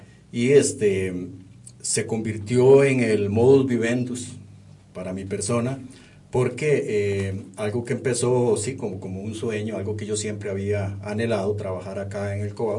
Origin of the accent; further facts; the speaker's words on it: Paraíso, Cartago, Costa Rica; Mis estudios primarios, yo soy de Paraíso, en la escuela Goigochea. Ahí cursé mis 6 años primaria.